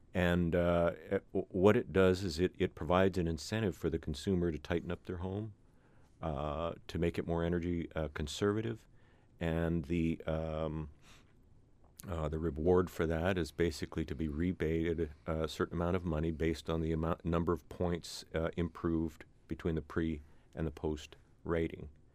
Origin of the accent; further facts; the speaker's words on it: Tok, Alaska, United States; I grew up in the Tanner Cross Toke area where it's severely cold in the wintertime